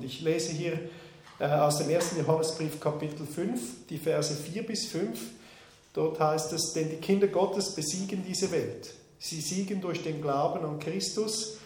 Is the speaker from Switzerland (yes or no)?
yes; Switzerland; accent: Swiss; Meine beiden Großmütter sind Deutsche. Und trotzdem bin ich hier in der Schweiz aufgewachsen, also ich bewahre meinen Schweizer Akzent, wenn ich Hochdeutsch rede.